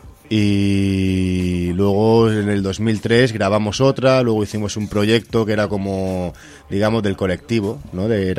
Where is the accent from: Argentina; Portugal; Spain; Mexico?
Spain; Castelldefels, Catalonia; con dos colegas ahí de mi pueblo, que vivo en Castelldefels, a 17 kilómetros de Barcelona, en la costa.